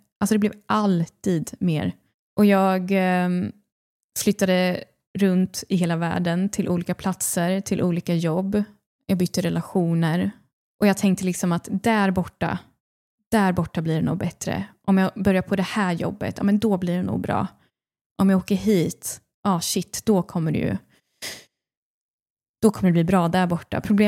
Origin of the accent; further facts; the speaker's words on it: Linköping, Östergötland, Sweden; jag växte upp i Linköping. Jag hade liksom en ganska så här en vanlig barndom. Du vet, bodde i ett villaområde, mamma, pappa, lillebror.